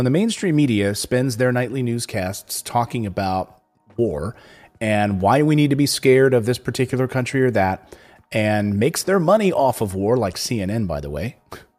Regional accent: Mississippi, United States; Hi, I'm from Mississippi.

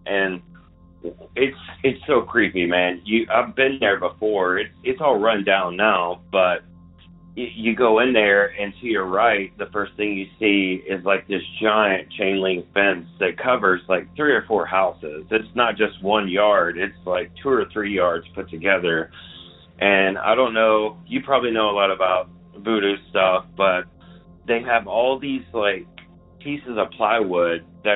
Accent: Memphis, Tennessee, United States; I am originally from Memphis.

